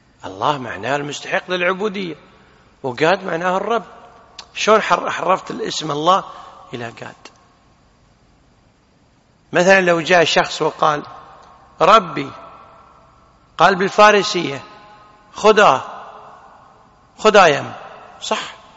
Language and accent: Arabic; Kuwait; مثلا عندنا في الكويت شي يقولون عطى الله، صح.